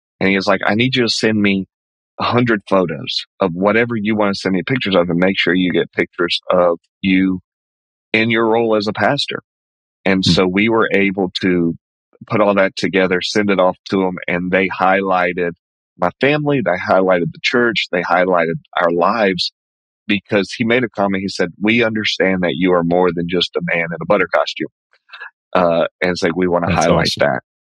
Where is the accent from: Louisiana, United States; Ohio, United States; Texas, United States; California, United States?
Louisiana, United States; now in New York, United States; I'm originally from Louisiana, moved to New York back in 2017.